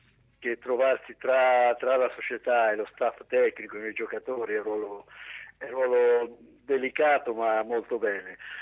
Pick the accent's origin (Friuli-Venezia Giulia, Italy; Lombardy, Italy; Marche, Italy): Marche, Italy; Porto Recanati; also born or lived in Parma / Catania; Sono partito dal paese, da Porto Recanati, sono stato 3 anni a Parma, dove ho fatto 2 campionati di Serie B, nel quale a 19 anni ho totalizzato 50 presenze, e un campionato di Serie C. E poi l'avventura a Catania, dove ho passato, devo dire, 9 anni meravigliosi